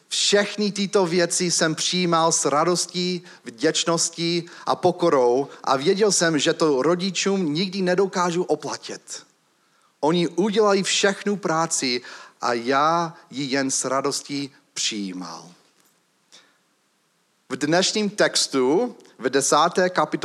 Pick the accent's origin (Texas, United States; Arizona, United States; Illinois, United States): Illinois, United States; Chicago; Vyrůstal jsem v Chicagu